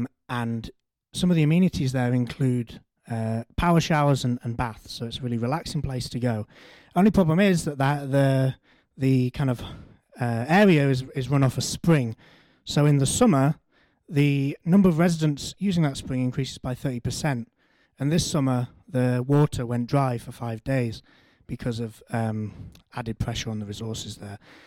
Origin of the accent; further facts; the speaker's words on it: Hebden, Yorkshire and the Humber, United Kingdom; now in Manchester, United Kingdom; I grew up in Hebden. I lived in Manchester for 7 years now.